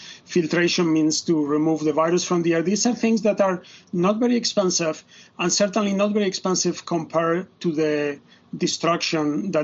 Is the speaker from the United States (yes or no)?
no; Spain; I'm originally from Spain